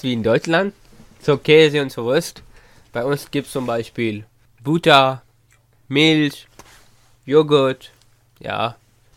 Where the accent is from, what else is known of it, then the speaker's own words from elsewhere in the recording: Pakistan; German is a second language; Bei uns in Pakistan gibt's verschiedene Wetter.